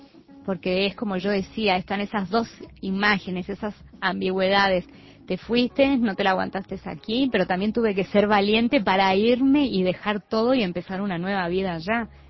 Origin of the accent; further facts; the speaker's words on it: Uruguay; moved away; nosotros estamos fuera, pero seguimos siendo uruguayos